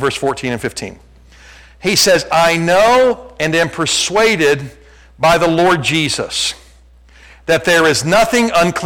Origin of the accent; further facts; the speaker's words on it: Cincinnati, Ohio, United States; I am so glad I'm from Cincinnati, Porkopolis, right?